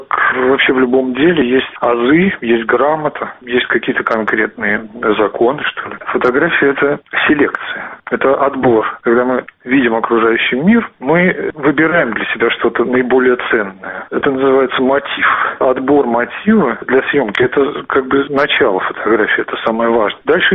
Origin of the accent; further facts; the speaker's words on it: Saint Petersburg, Russia; Конечно, это мой родной город. Когда человек прожил там, в общем, 30 лет